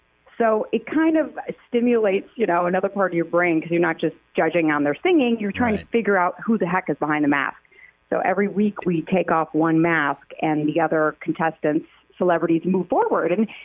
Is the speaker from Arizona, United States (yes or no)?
no; Chicago, Illinois, United States; also born or lived in New York, United States; I'm a Chicagoan and a New York gal. I literally live in two cities. So the middle of the week I'm in New York and the ends of the week I'm in Chicago.